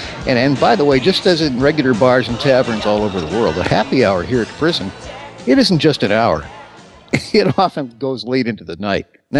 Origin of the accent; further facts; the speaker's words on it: Chicago, Illinois, United States; Well, yeah, you're right. I am born and bred in Chicago.